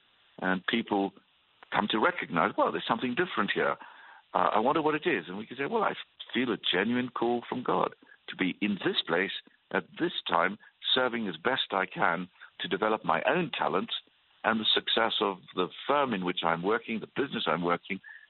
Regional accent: South Africa; moved away as an adult; now in England; I was brought up in South Africa, came to England, where I came to study at Cambridge University.

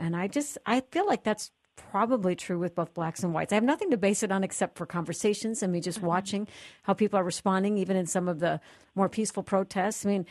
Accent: Minnesota, United States; some radio friends knew I was from the Twin Cities where this happened

